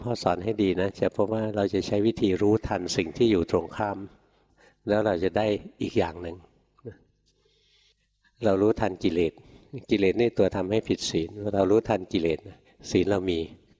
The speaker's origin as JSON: {"language": "Thai", "region": "Bangkok", "country": "Thailand", "said": "เสียงแมลงนะเราคนกรุงเทพไปนอนไม่หลับเลย"}